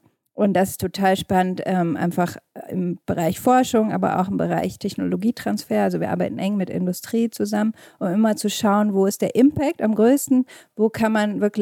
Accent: Wolfenbüttel, Lower Saxony, Germany; also born or lived in Karlsruhe / Dubai; Ich komme hier ursprünglich aus der Region, aus Wolfenbüttel, also Niedersachsen, und war dann in Karlsruhe Wirtschaftsingenieurin, studiert in einem KIT und jetzt 12 Jahre im Ausland.

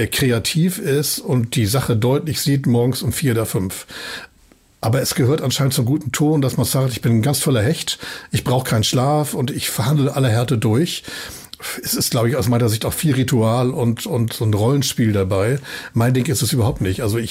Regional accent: Hamburg, Germany; Das ist meine Heimat, auch wirklich gerne hier bin und hier lebe. Aber zu glauben, wir seien der Nabel der Welt und alle gucken nun, was sagen Hamburger dazu

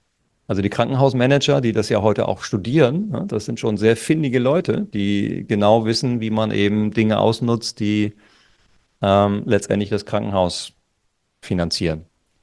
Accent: North Sea coast, Germany; wir hatten zum Beispiel an der Küste, wo ich herkomme, an der Nordseeküste

